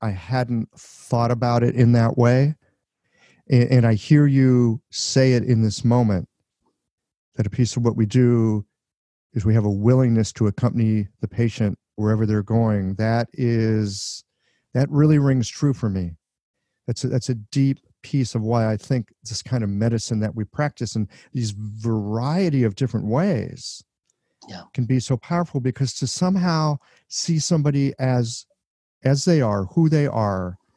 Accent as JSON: {"language": "English", "country": "United States", "said": "I'm an American and they won't let us into the EU at this point."}